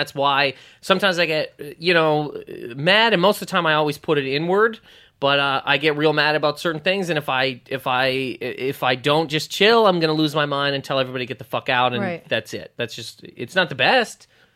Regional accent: Nova Scotia, Canada; born or raised there

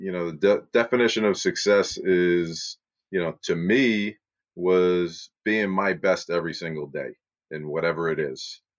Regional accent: Oceanside, New York, United States; I am near my hometown in Long Island, New York. I live in Garden City now, grew up in Oceanside

